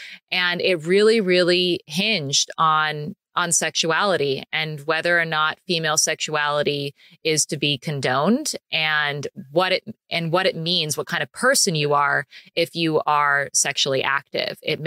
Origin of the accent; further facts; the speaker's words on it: United States; me being an American in Italy certainly made it easier for people to other me